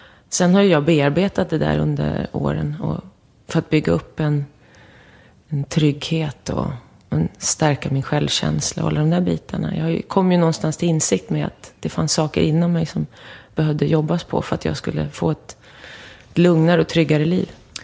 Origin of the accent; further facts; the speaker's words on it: Hudiksvall, Gävleborg County, Sweden; Men sen växte vi upp i Hudiksvall, jag och min syster